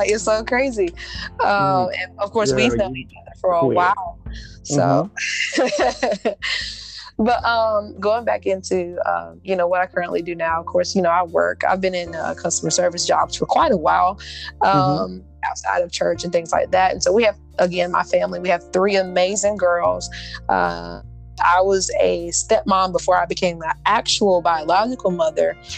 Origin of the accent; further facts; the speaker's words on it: North Carolina, United States; I grew up here in North Carolina, between Moore County and Hope County.